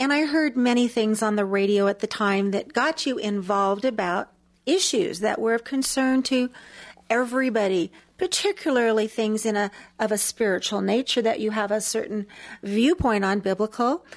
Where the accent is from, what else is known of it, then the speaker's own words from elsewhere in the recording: Spokane, Washington, United States; I was born and raised here. Lived on the north side up in the Garland District until junior high. My parents moved out to the Valley